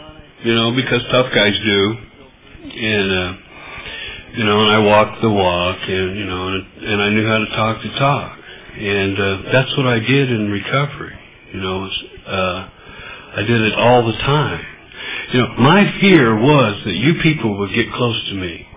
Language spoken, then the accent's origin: English; Oildale, California, United States; I was raised in Bakersfield, Oildale to be exact. Good old Oildale.